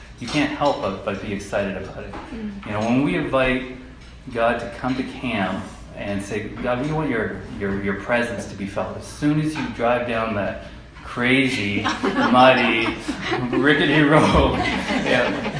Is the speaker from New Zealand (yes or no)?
no; Fredericton, New Brunswick, Canada; this is my beautiful wife, Shelley, and we're from Fredericton, New Brunswick.